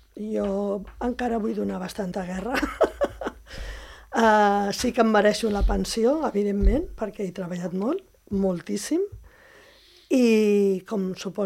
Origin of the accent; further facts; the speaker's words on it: Barcelona, Catalonia, Spain; jo sóc de Barcelona i sembla una tonteria, però no ho és. O sigui, al ser una ciutat gran, aquestes coses no, jo no les he viscudes.